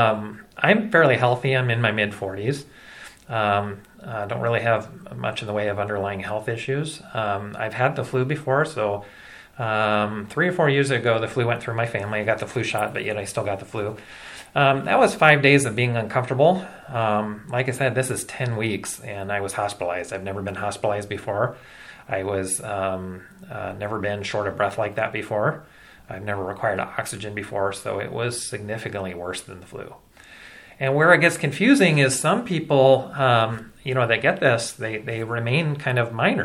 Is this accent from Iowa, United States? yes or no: yes; Des Moines, Iowa, United States; now in Central Illinois, United States; No, so I was actually born and raised in Des Moines, Iowa.